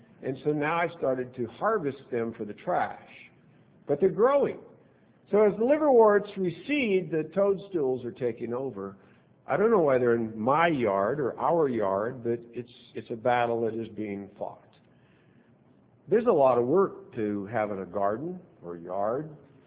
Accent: Pacific Northwest, United States; And the Northwest, I grew up in the Northwest. The Northwest has trees.

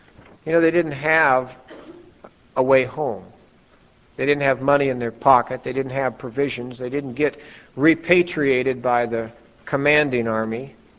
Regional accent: Northwest, United States; and I'm a northern boy, I grew up in the Northwest

